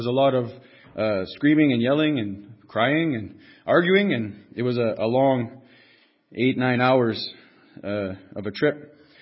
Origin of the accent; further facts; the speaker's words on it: Valgania, Ontario, Canada; I come from Valgania, Ontario. I attend the chapel in Iroquois Falls.